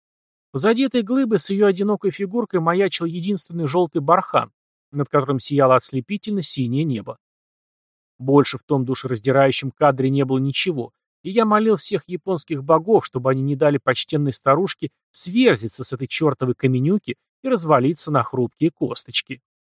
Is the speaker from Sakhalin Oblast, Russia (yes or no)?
yes; Sakhalin Oblast, Russia; born there; Сам я родился на Сахалине.